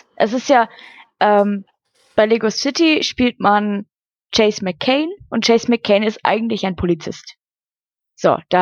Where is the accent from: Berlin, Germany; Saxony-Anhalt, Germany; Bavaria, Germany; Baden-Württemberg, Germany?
Bavaria, Germany; Nuremberg; ich komme aus Nürnberg, ja.